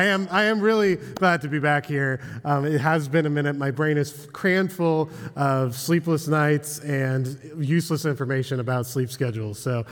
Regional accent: Astoria, Oregon, United States; also born or lived in Missoula, Montana; While I was born in Missoula, Montana, I actually spent most of my formative years here in Astoria.

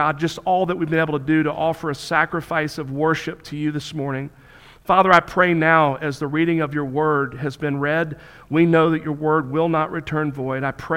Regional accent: Florida, United States; Palm Sunday to me resonates with me due to the fact that I grew up in South Florida the majority of my childhood.

